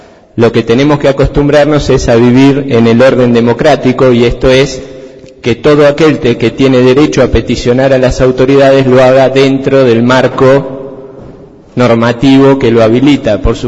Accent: Tandil, Buenos Aires Province, Argentina; todos somos argentinos, aquí todos somos tandilenses

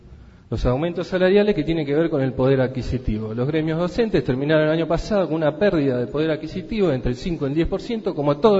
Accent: Argentina; estoy orgulloso de ejercer el derecho que como argentino, y según lo que establece la Constitución Nacional, me compete a mí y a mis hijos

